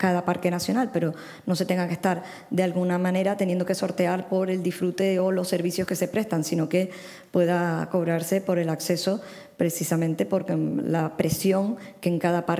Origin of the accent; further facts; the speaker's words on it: Canary Islands, Spain; siendo todos canarios